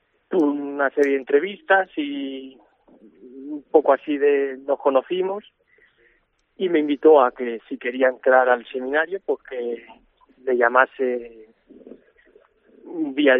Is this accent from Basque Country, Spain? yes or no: no; Nava de la Asunción, Castile and León, Spain; yo nací en Nava de la Asunción, allí yo hasta que me vine aquí al seminario a Huelva